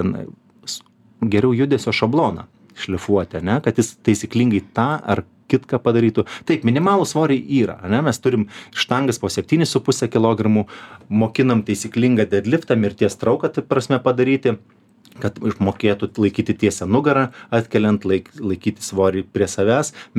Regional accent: Druskininkai, Alytus County, Lithuania; aš pats iš Druskininkų kilimo, aš visus medžius pažįstu, kurie aplink bažnyčią, visus buvau lipęs.

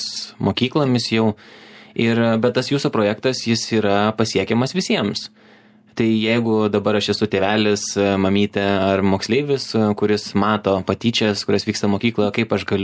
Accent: Kaunas, Kaunas County, Lithuania; Aš gimiau Kaune ir 12 metų tenais mokiausi

